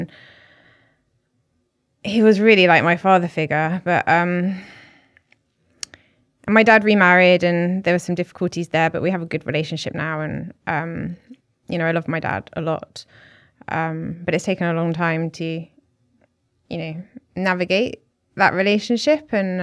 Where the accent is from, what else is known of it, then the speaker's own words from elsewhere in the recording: South East England, United Kingdom; born there; But I was born in West Sussex in a very English, a very English country bumpkin village.